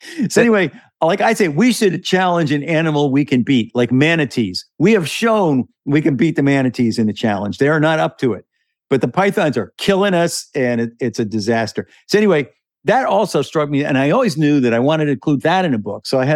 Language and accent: English; New York, United States; I am also originally from New York.